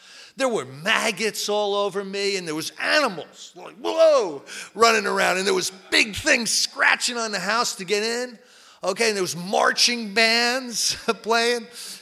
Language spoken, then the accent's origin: English; Basking Ridge, New Jersey, United States; I was raised in Basking Ridge, New Jersey, in a little Cape Cod house, mother, father, sister, brother, you know, Sunday school.